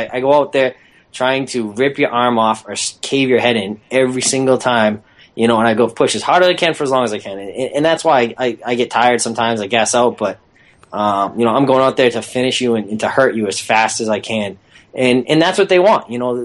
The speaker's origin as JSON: {"language": "English", "town": "Boston", "region": "Massachusetts", "country": "United States", "said": "I don't know if it's because you know I'm from Boston."}